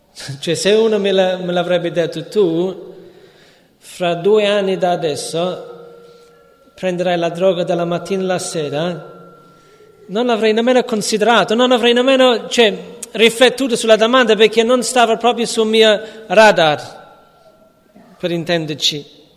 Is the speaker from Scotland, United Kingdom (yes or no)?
no; London, United Kingdom; now in Italy; Io sono cresciuto a Londra e avevo due genitori normali che mi volevano bene